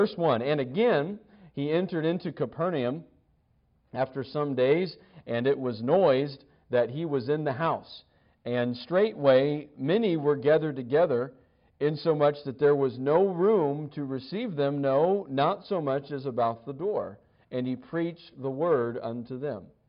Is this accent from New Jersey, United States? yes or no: no; Broken Arrow, Oklahoma, United States; Well, growing up in the Tulsa area for a few years, we were pretty close.